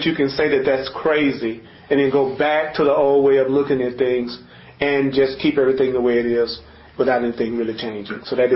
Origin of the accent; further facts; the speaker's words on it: United States; born there; Look, things don't go right for me because I was born black in America